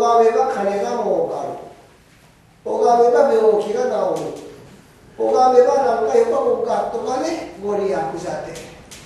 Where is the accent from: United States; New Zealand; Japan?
Japan; Yamada, Miyazaki; moved away; あなたはご出身はどこですかと言った。宮崎県、その頃は北諸方郡山田町ですが